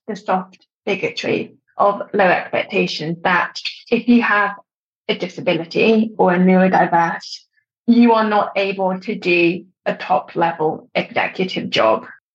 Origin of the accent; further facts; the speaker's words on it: London, United Kingdom; born there; So I was born in London. I'm 28 years old.